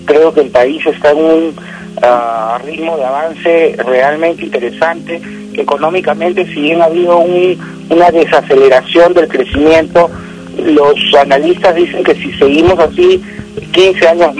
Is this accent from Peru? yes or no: yes; Peru; tratemos como peruanos siempre de dar la mano a otro peruano.